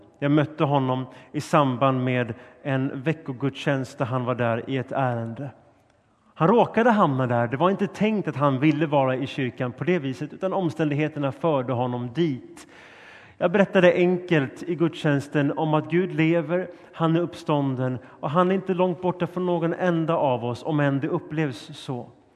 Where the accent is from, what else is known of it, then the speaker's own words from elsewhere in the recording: Helsingborg, Skåne, Sweden; Jag var från Helsingborg och var på väg upp till Stockholm